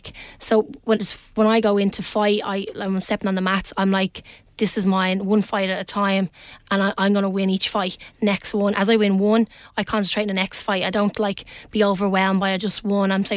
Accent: Baldoyle, Leinster, Ireland; I was originally from Mayclare in Baldoyle.

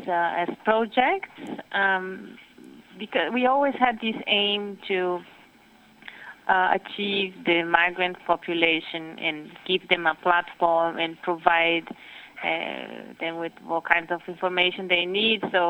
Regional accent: Brazil; English is a second language; now in Switzerland; I am from Brazil. I've been living in Switzerland for 10 years now.

